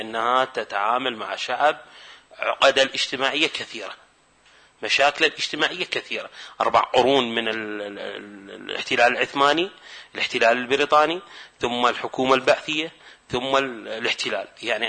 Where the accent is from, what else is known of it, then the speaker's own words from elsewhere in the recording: Iraq; بالعكس نحن كشعب عراقي يعني من الواقع نتحدث لك